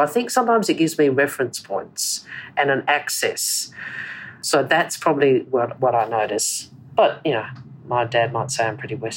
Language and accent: English; Adelaide, South Australia, Australia; Adelaide and I've lived in Australia most of my life. And, yes, my father's of Chinese heritage, but we're Malaysian Chinese.